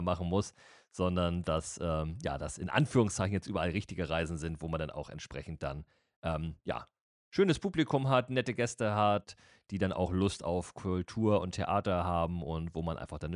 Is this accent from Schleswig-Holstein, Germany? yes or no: yes; Kiel, Schleswig-Holstein, Germany; ab Kiel, ab meiner Heimatstadt.